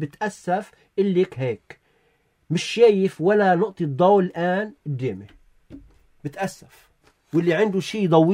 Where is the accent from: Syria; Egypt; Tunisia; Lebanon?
Lebanon; انا كلبناني